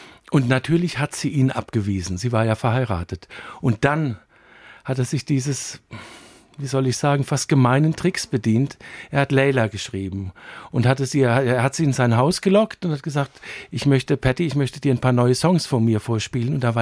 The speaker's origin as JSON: {"language": "German", "town": "Rimbach", "region": "Hesse", "country": "Germany", "tie": "born or raised there", "said": "Und ich war in der Gitarrenstunde bei uns in Rimbach im Odenwald"}